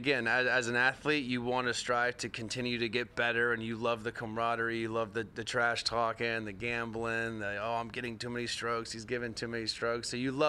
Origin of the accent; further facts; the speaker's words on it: Orlando, Florida, United States; which growing up in Orlando, I probably should have started earlier.